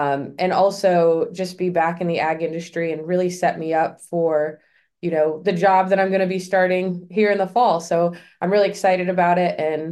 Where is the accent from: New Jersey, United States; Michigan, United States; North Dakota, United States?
Michigan, United States; born there; also born or lived in Stillwater, Oklahoma; So I actually went to school in Oklahoma, which is crazy, but I was born in Michigan and there was no way I was going to Ohio State.